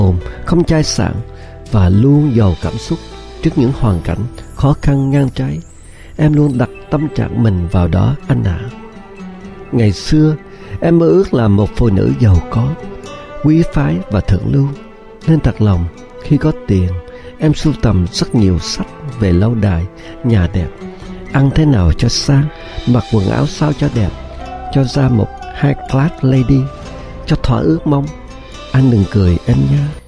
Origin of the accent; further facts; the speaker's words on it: Đức Phổ, Quang Ngai, Vietnam; moved away as an adult; also born or lived in Ho Chi Minh City; sinh trưởng từ một gia đình khá giả, nhưng cũng chỉ là khá giả trong tỉnh lỵ Quảng Ngãi nghèo nàn. Quê em huyện lỵ Đức Phổ, là chị cả trong gia đình 11 người em. Vào Sài Gòn học đại học năm 1977